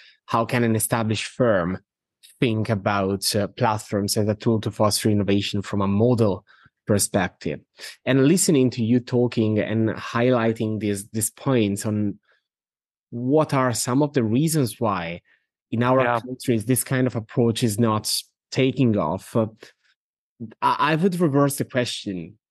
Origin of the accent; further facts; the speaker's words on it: Italy; I'm from Italy